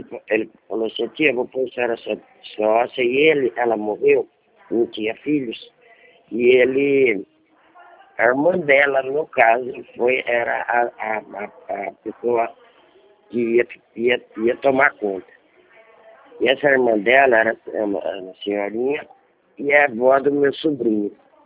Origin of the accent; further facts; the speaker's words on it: Iacanga, São Paulo, Brazil; Não, minha terra é Iacanga, pertinho de Bauru.